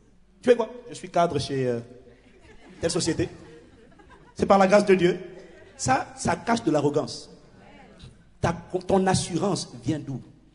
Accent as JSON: {"language": "French", "country": "France", "said": "chez nous en France"}